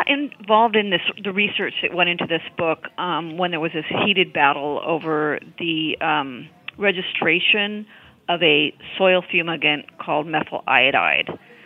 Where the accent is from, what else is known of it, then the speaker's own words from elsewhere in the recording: California, United States; I am from California.